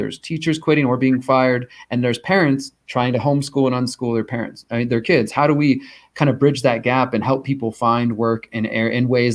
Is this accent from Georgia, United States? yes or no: no; Houston, Texas, United States; now in Mexico; You know, so I live in Mexico, but I'm originally from Houston, and Houston was one of the places where the Houston Methodist fired a bunch of nurses, and there was a lawsuit.